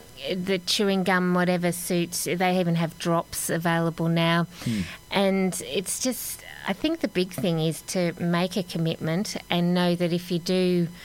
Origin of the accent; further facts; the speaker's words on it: Kennedy's Creek, Victoria, Australia; No, I'm not from Timboon. I'm actually from Kennedy's Creek, so down the back of Lavers Hill. Near Chapel.